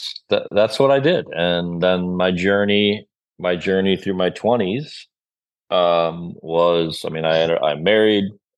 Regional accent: Farmington Hills, Michigan, United States; also born or lived in Cascade; Well, as the story goes, I grew up in Farmington, what's now Farmington Hills, Michigan, as well as Cascade, Grand Rapids, Cascade outside of Grand Rapids.

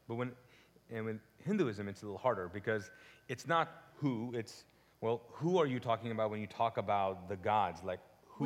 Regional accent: Pakistan; I'm Pakistani, actually.

